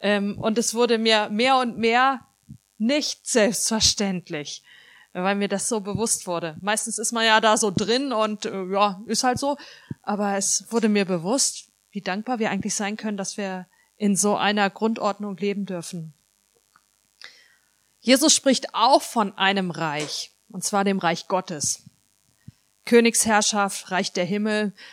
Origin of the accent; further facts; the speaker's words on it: Gifhorn, Lower Saxony, Germany; Ich komme aus Gifhorn.